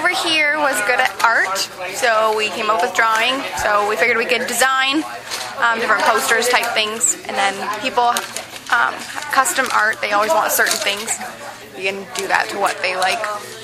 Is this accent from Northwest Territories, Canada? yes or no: no; Ontario, Canada; I am 15, and I'm from Ontario, Canada.